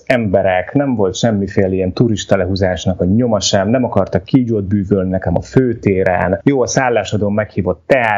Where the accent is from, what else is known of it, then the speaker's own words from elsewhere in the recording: Hungary; Egyébként hozzáteszem, azért magyarként ezt itt meg lehet élni, tehát egyetlen egy magyar turistával sem találkoztam.